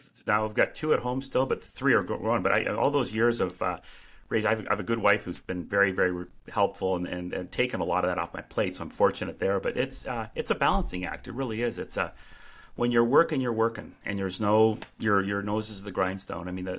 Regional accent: Ontario, Canada; now in United States; I grew up in Canada, immigrated to the U.S. in roughly, early to mid-90s.

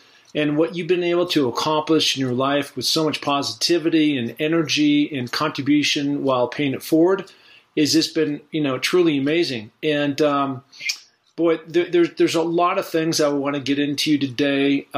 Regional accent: Seattle, Washington, United States; I grew up in the Northwest in Seattle and spent a lot of time in the mountains.

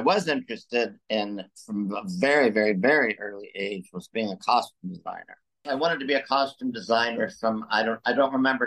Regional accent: Chicago, Illinois, United States; I am from Chicago. I grew up in Hyde Park on the south side around the University of Chicago.

